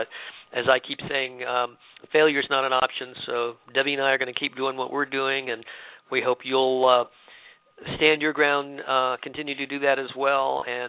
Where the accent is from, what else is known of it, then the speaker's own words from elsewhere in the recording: Tampa, Florida, United States; And I grew up in Tampa. Tell Tampa hello for me. I haven't been there for too long